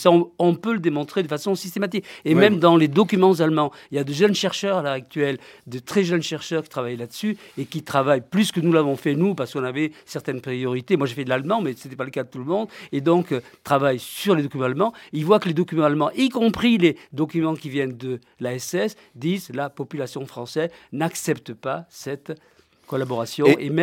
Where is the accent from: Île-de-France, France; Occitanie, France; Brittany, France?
Occitanie, France; Toulouse; j'étais provincial, de Toulouse